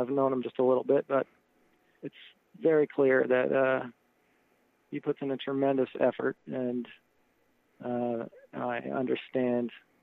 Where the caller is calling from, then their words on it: Belfast, Maine, United States; I'm local to Belfast.